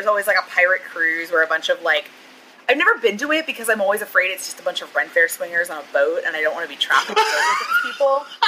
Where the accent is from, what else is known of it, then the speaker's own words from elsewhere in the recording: Virginia, United States; now in North Carolina, United States; because Cookout is still novel to me, being from Northern Virginia.